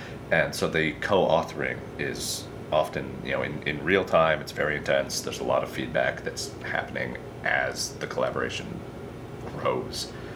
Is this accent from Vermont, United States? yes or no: yes; Marshfield, Vermont, United States; now in Memphis, United States; Well, I hail from Marshfield, Vermont, small town, great state.